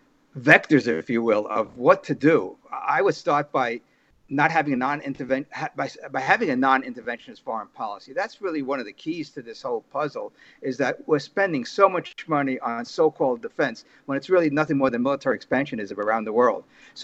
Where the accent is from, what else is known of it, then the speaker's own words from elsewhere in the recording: New York City, New York, United States; also born or lived in West Germany; I was in West Germany as an infant. I don't have any recollection of that period of my life. And so I grew up in New York City, not far from Yankee Stadium, became a diehard Yankee fan when we moved to the Bronx in 1953.